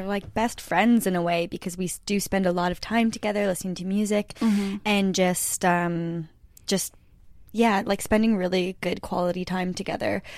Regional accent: Sudbury, Ontario, Canada; We realized that we're both from Sudbury

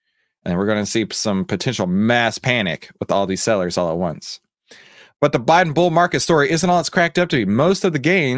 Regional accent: Texas, United States; And then Texas, my home state.

